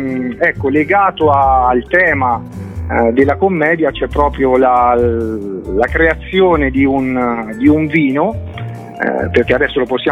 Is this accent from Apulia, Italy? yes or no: no; Colombella, Umbria, Italy; la commedia è ambientata in quello che è il mio paese di origine, che è Colombella appunto, no?